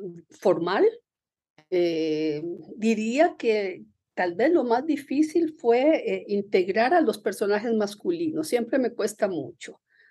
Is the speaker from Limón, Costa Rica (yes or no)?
yes; Puerto Limón, Limón, Costa Rica; Yo pasé mi primera infancia en Puerto Limón, que es el puerto principal del Caribe, y eso pues me marcó muchísimo. Yo me considero una escritora caribeña.